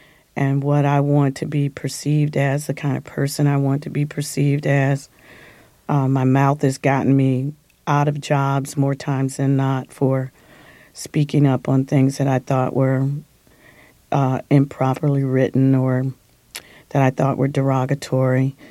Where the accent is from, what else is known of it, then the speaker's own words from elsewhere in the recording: Detroit, Michigan, United States; I had a great time growing up in Detroit, and it only changed when the world change and integration and came into play, and then our neighborhood started changing.